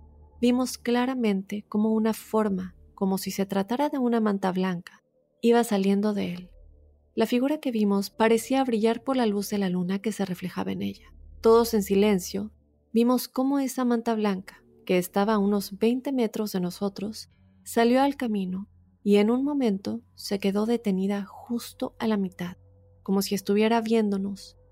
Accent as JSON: {"language": "Spanish", "town": "Tonatico", "region": "State of Mexico", "country": "Mexico", "tie": "born or raised there", "said": "La historia empezó en mi pueblo, que queda al sur del Estado de México y colinda con el Estado de Guerrero, para ser exacto, Tonatico, Estado de México"}